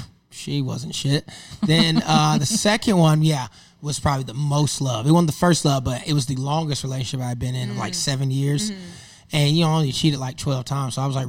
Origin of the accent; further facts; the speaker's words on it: the South, United States; That sounds dumb as hell to me because I'm from the South, all right?